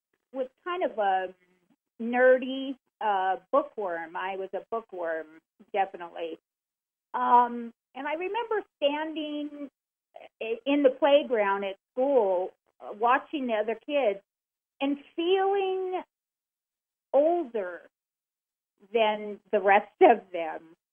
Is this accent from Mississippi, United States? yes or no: no; Corona, California, United States; Yes, and I'm living in the house that I grew up in.